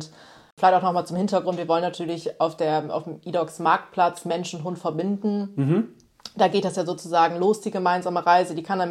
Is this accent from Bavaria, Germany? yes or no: no; Osnabrück, Lower Saxony, Germany; Vor allem hier so in Osnabrück, wo ich ja auch einfach meine Heimat ist.